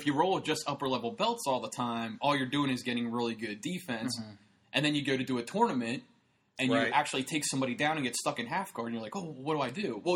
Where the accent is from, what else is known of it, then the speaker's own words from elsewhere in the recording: Pennsylvania, United States; Because I'm from Pennsylvania, and I wrestled from kindergarten to third grade